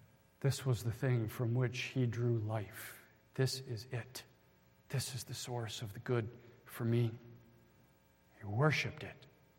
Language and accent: English; Loveland, Colorado, United States; Colorado Buffaloes, I'm from Loveland, Colorado, were taking on the Michigan Wolverines